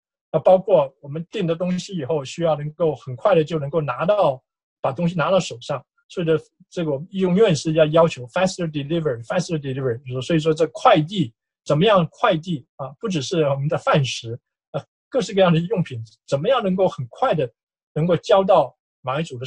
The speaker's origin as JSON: {"language": "Chinese", "region": "southern Taiwan", "country": "Taiwan", "tie": "born or raised there", "also_born_or_lived": "Taipei", "moved": "as an adult", "lives_now": "United States", "said": "后来我是在台湾南部长大的，后来到台北读书，这也是一个少数的这个群体啊。那后来到美国，当然是更是一个少数的族裔啊。"}